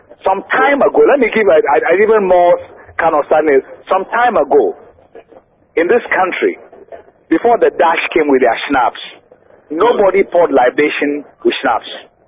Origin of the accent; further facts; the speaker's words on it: Ghana; But as a Ghanaian, I think what we should be doing is to decriminalize gay and lesbian rights.